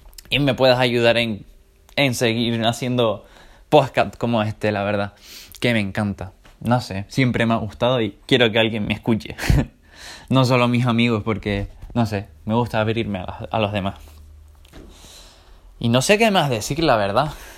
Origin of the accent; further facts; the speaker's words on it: Canary Islands, Spain; hora Canarias, soy de Canarias, por cierto.